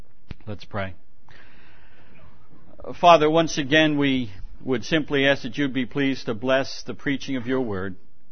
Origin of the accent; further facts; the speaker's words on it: United States; this is, of course, the 4th of July weekend, and a time when we celebrate being American.